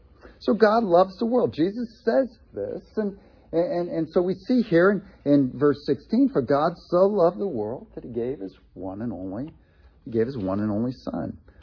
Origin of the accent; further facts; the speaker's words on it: Columbus, Ohio, United States; also born or lived in Rochester, New York; I was born in Rochester, New York, and my parents were from Ohio, and my dad got opportunity to come back and take a job in Columbus, Ohio, when I was going into the sixth grade.